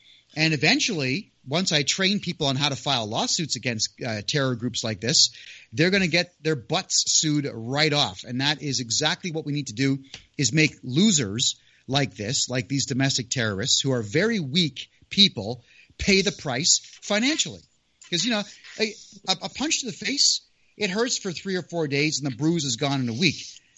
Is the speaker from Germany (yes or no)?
no; Toronto, Ontario, Canada; I am from Toronto. I've had enough of this Marxist hellhole